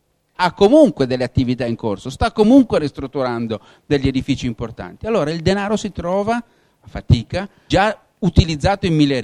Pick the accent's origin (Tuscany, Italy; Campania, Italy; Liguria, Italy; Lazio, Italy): Liguria, Italy; Genoa; perché poi da genovesi guai a non farlo, insomma.